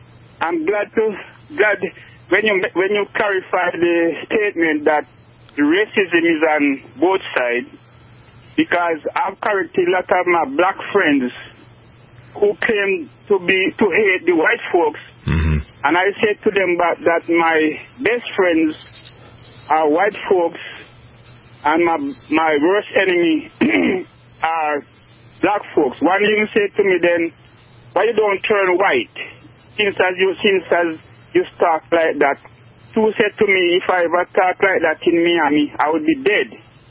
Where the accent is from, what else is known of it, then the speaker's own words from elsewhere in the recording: Jamaica; When I visit Jamaica and go to some areas, like I'm from the middle of the island